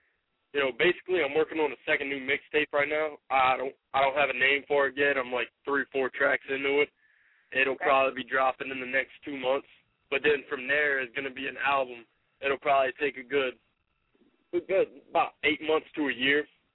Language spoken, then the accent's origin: English; Louisiana, United States; now in New Jersey, United States; I'm from Louisiana, down south over there, you know, down over there where Fort Walton Beach, Florida. Got my boys from Racine, Louisiana, New Orleans. Basically the dirty south.